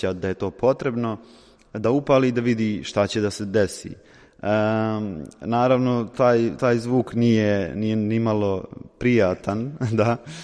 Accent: Bosnia & Herzegovina; Ja dolazim iz Bosne i Hercegovine i odrastao sam jako, jako mnogo na tim pričama iz rata

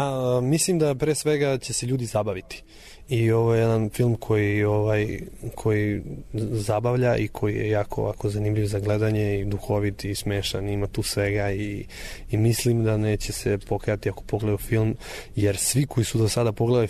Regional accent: Budva, Budva Municipality, Montenegro; also born or lived in Cetinje; ja sam iz Budve, ja ne govorim tako više, vučem na cetinski i budvanski, tu sam najviše vremena, najveći deo od života probao Cetinje i Budva

